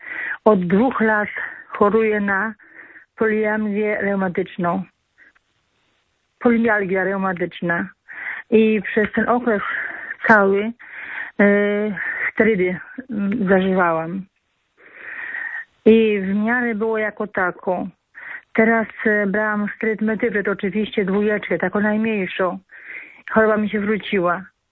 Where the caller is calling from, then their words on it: Wrocław, Lower Silesian Voivodeship, Poland; bo jutro mam właśnie pójść do lekarza reumatologa u nas we Wrocławiu